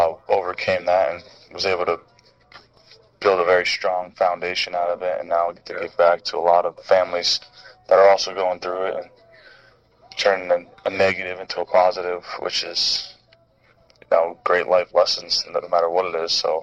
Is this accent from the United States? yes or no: yes; Florida, United States; I mean, I grew up in Florida.